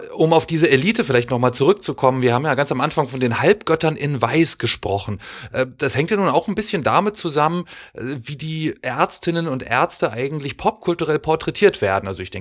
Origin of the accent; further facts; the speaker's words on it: Germany; ich komme auch aus der DDR